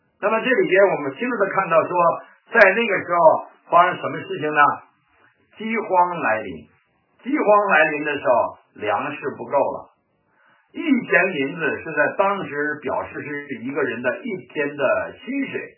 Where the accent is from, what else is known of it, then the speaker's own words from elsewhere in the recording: China; 还有我们中国的这个国共战争